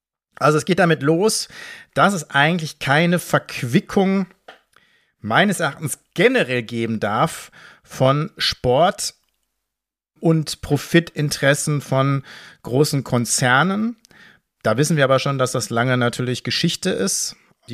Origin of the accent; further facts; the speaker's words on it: Dortmund, North Rhine-Westphalia, Germany; das muss ich natürlich als Dortmunder sagen